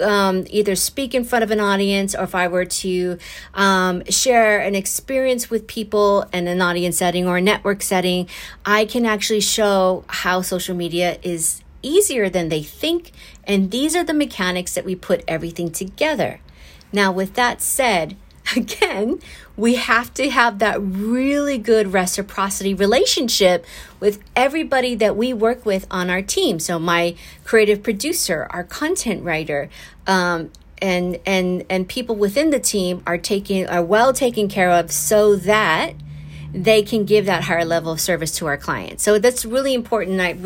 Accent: Los Angeles, California, United States; born there; Same thing with as an American. I mean, I was born in Los Angeles.

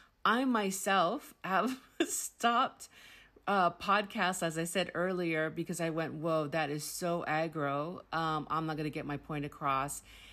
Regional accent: United States; now in New Zealand; I think as an American living in New Zealand in particular, it's a bit tougher.

